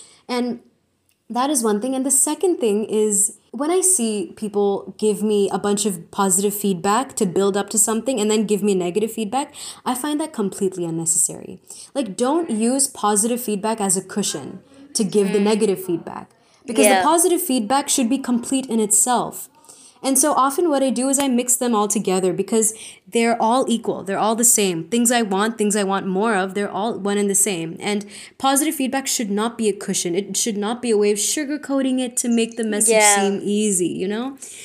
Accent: India; we're two Indian post grads. We're 22 and there's so much that we have to learn

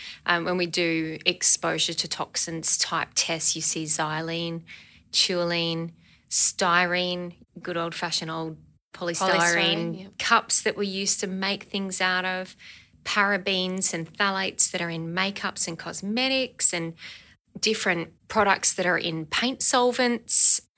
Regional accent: Sydney, New South Wales, Australia; now in Queensland, Australia; I must say I was so happy to move to Queensland after growing up in Sydney

